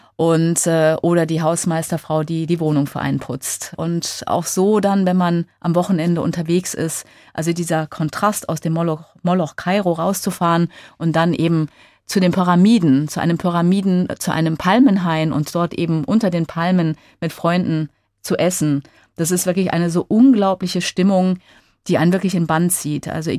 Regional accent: Germany; also born or lived in Egypt; Aber letztendlich fand ich doch auch, dass ich nach Deutschland, meine Heimat, wieder zurückgehen sollte, um dort nicht zu stranden.

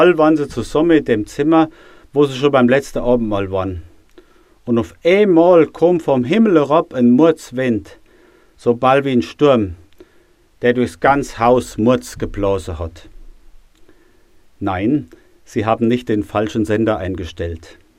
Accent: Hesse, Germany; accent: Vogelsberg dialect; Ich spreche dann einfach im Dialekt, den ich seit Kindertagen kenne.

